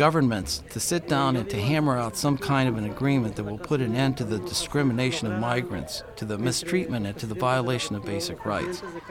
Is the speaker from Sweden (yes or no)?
no; Chiapas, Mexico; I'm trying to find work because where we live, there isn't any. I'm from Chiapas.